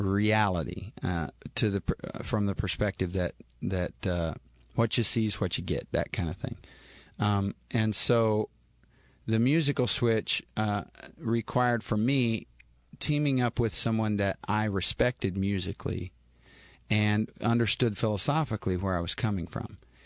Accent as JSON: {"language": "English", "region": "Texas", "country": "United States", "tie": "born or raised there", "said": "I grew up in West Texas listening to country music and loved it, fell in love with it."}